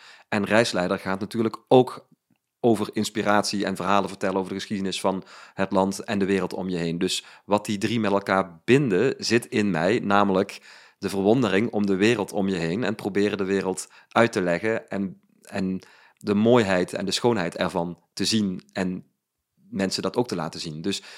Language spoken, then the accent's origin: Dutch; Utrecht, Netherlands; also born or lived in Weert; Ik was van Utrecht. Ik ben vanuit Utrecht naar Weert gegaan. Daar ben ik weer teruggegaan. Ik hou heel erg van die stad